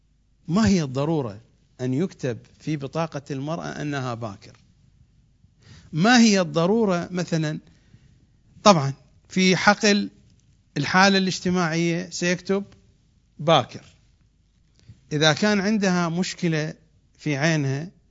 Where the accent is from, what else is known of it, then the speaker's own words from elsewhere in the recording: Iraq; ما عندنا في العراق نظام مصرفي حديث